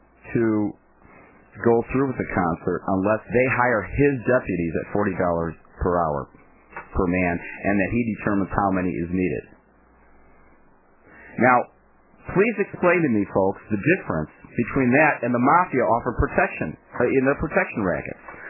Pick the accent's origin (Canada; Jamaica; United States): United States; Chicago, Illinois; But on the other hand, as a Chicagoan, I'm kind of glad to see the White Sox.